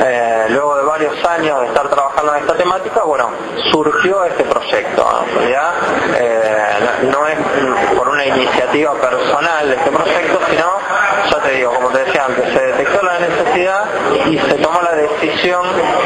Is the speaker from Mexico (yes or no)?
no; Rosario, Santa Fe, Argentina; De Rosario, obviamente.